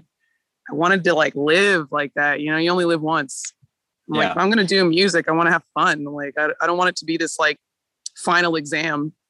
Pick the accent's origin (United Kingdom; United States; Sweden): United States; Austin, Texas; I was born and raised in Austin, Texas.